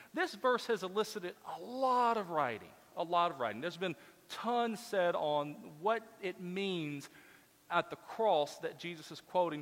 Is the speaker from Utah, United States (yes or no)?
no; Memphis, Tennessee, United States; I grew up in Memphis, and oftentimes we would go visit Dr. Adrian Rogers' church out in Bellevue Baptist Church in Memphis.